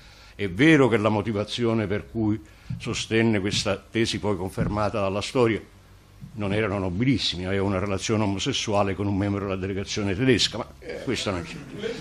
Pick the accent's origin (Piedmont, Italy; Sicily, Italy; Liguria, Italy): Sicily, Italy; io sono nato più vicino a Tunisi che a Roma.